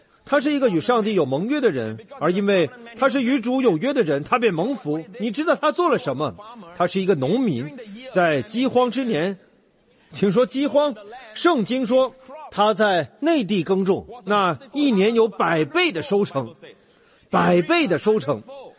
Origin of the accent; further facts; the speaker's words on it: Singapore; 我们新加坡人会这样说，你要小心，若不警觉，别人便会爬到你头上，其他人就会胜过你。